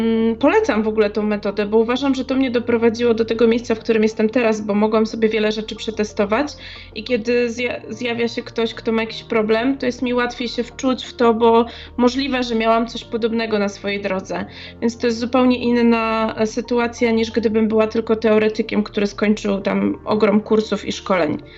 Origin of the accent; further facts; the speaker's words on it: Jelenia Góra, Lower Silesian Voivodeship, Poland; moved away as an adult; now in Zielona Góra, Poland; Pochodzę z Jeleniej Góry.